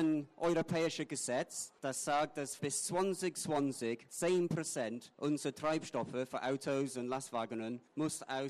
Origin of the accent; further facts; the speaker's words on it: England, United Kingdom; German is a second language; moved away as an adult; now in Munich, Germany; Ich bin Engländer. Ich hoffe, dass Sie meine Deutsch verstehen können. Ich wohne seit 3 Jahren hier in München.